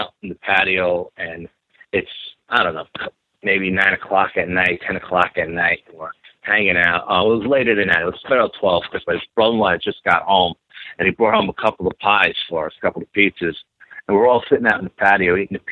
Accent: New York City, New York, United States; And again, growing up in New York and in the city, I always thought that it was out in the Pacific Northwest.

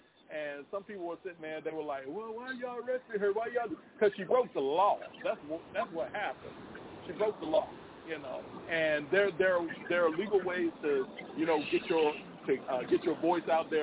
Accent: Washington, District of Columbia, United States; because I used to grow up in D.C. I grew up in Washington, D.C.

